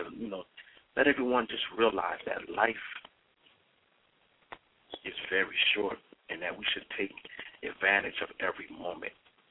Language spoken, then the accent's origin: English; Trenton, New Jersey, United States; here in New Jersey, Trenton, New Jersey, where I'm from, my hometown.